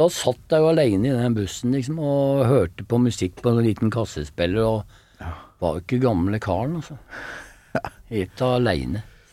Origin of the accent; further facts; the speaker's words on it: Tromsø, Troms, Norway; born there; also born or lived in Senja / Hammerfest; Ja, nei, jeg jo født i Tromsø.